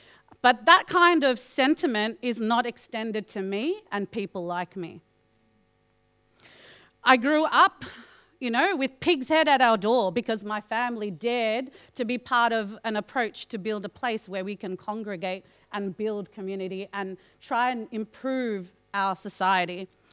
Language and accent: English; Melbourne, Victoria, Australia; grown up in the southeast of Melbourne. Obviously, I am visibly identifiable as a Muslim woman. So I'm an Australian Muslim woman. I'm of Fijian Indian background.